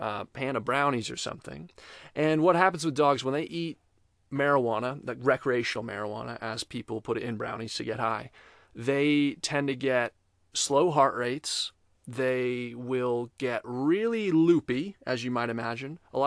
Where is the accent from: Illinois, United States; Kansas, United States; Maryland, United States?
Kansas, United States; also born or lived in Cape Town, South Africa; Well, I'm from Kansas.